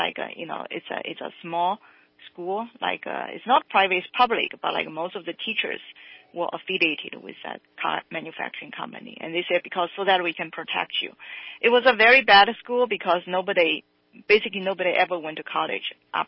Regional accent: China; English is a second language; As you mentioned, you know, in your introduction, I was born and raised in China.

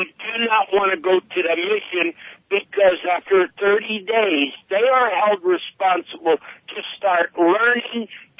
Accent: California, United States; I grew up in the San Fernando Valley.

